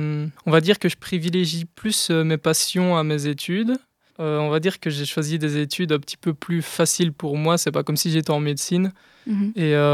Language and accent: French; Liège, Wallonia, Belgium; j'ai 22 ans, je viens de Liège, plus précisément EY